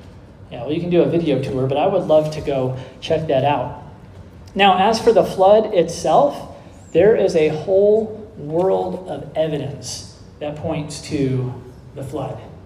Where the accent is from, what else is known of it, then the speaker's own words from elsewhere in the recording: Oregon, United States; I grew up over in Oregon by Mount St. Helens